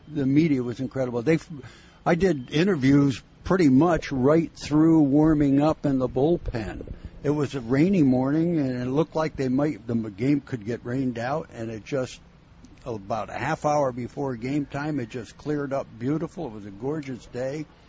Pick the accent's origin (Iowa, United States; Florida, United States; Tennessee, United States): Florida, United States; Hialeah; it was really cool to come home, to get, for me, to pitch the first game for the Marlins growing up in Hialeah, you know, and Joe Robbie Stadium was 10 miles from my high school, so it was really special.